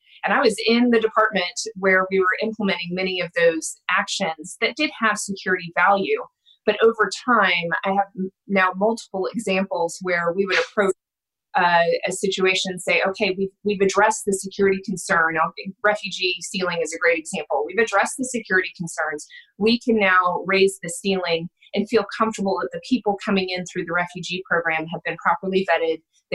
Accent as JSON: {"language": "English", "region": "Texas", "country": "United States", "tie": "born or raised there", "said": "I grew up in Texas where it was kind of part of the way you were raised is to be a conservative, be a Republican."}